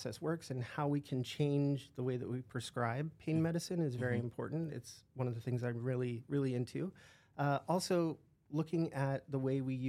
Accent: Manhattan, New York, United States; You know, I grew up in big cities. I grew up in Manhattan.

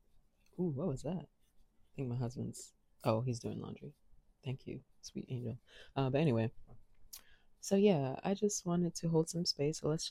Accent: Washington, District of Columbia, United States; Free DC, my hometown. That city.

